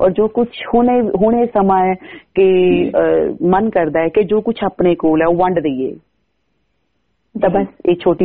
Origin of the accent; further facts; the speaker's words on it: Abohar, Punjab, India; ਮੈਂ ਪੰਜਾਬ ਦੇ ਇੱਕ ਬਹੁਤ ਹੀ ਛੋਟੇ ਜੇ ਸ਼ਹਿਰ ਅਬੋਹਰ ਜਿਹੜਾ ਕਿ ਰਾਜਸਥਾਨ, ਪੰਜਾਬ ਤੇ ਰਾਜਸਥਾਨ ਦੇ ਬਾਰਡਰ ਤੇ ਹੈ, ਉੱਥੋਂ ਦੀ ਮੈਂ ਜੰਮਪਲ ਹਾਂ।